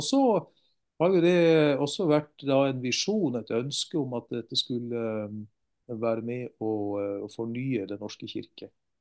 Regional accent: Kristiansand, Agder, Norway; also born or lived in Trondheim; now in Bergen, Norway; Så jeg er født i Trondheim, oppvokst i Kristiansand og bor i Bergen.

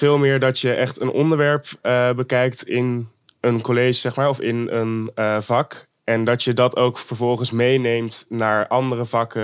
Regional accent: The Hague, South Holland, Netherlands; Nou, ik kwam dus vanuit Den Haag hierheen.

